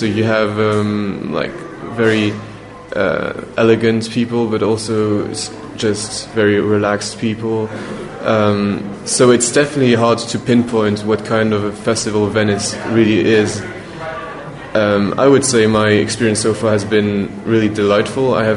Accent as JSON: {"language": "English", "country": "Luxembourg", "said": "I'm from Luxembourg, so the country is really very small"}